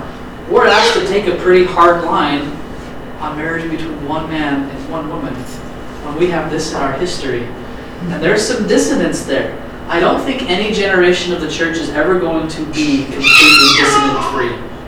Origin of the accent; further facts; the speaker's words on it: Kanab, Utah, United States; So we got sent down to Southern Utah. That's why we're from Kanab.